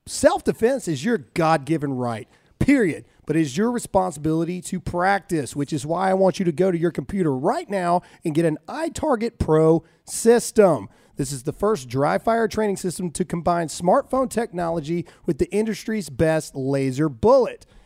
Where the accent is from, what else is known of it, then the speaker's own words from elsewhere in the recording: Mississippi, United States; So we're from Mississippi. There's no pro team in Mississippi.